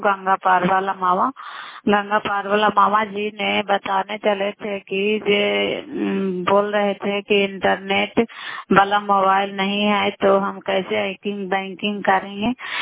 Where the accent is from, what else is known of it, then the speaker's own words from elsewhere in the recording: Bairiganj, Bihar, India; नालंदा जिला कराय ब्लॉक मकरौता पंचायत ग्राम बैरीगंज की निवासी हूँ और कराय ब्लॉक की निवासी हूँ।